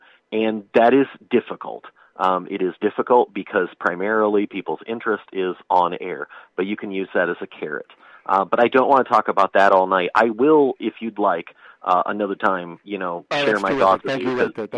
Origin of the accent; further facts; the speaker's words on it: Illinois, United States; I'm from Southern Illinois, just a listener.